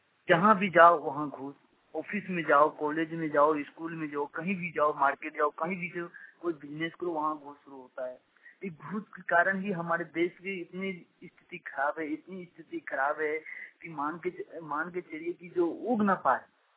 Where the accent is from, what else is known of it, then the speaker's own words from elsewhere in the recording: Barhara, Bihar, India; घर बरहारा, थाना रानी में, जिला अररिया का निवासी हूँ।